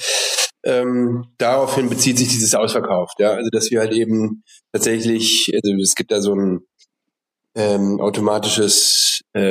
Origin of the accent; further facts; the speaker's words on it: Cologne, North Rhine-Westphalia, Germany; dass ich als Kölner sehr tolerant und weltoffen bin.